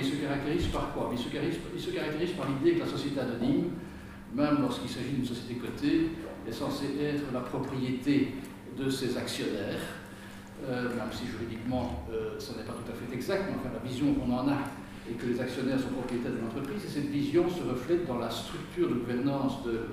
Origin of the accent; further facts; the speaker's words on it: Belgium; Chez nous, en Belgique